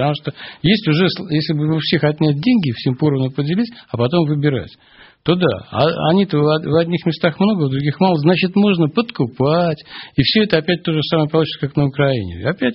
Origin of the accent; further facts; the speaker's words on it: Saint Petersburg, Russia; я родился в самом центре Петербурга. Окна у меня выходили на летний сад в коммунальной квартире.